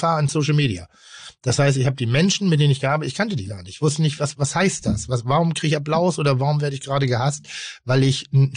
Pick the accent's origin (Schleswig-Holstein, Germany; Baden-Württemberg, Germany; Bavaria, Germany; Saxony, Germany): Schleswig-Holstein, Germany; Pinneberg; Ich habe, komme ich aus Pinneberg irgendwie so